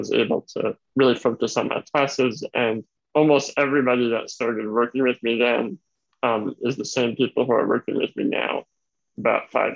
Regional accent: New York, United States; So I've always been in New York. I grew up in Long Island, out in Suffolk County, out east.

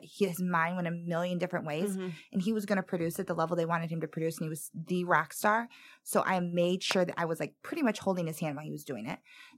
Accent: Niles, Michigan, United States; also born or lived in Buchanan; I lived in Buchanan. So I say Niles. I guess I probably should be careful. I grew up in Niles till 7th grade, and then I moved to Buchanan.

